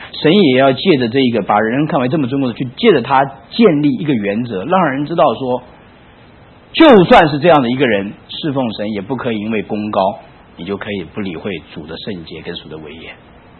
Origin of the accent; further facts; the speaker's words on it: China; 在我们中国人来讲